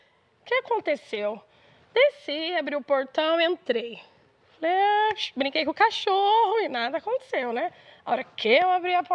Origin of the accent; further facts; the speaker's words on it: Ourinhos, São Paulo, Brazil; sou da cidade de Ourinhos, interior de São Paulo. Eu morava em Joinville, na época, com a minha irmã. E meus pais moravam lá em Ourinhos, né?